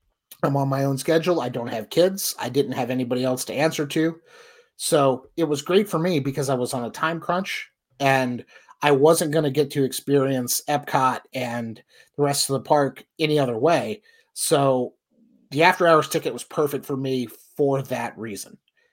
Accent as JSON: {"language": "English", "region": "Florida", "country": "United States", "tie": "born or raised there", "said": "I grew up in Florida."}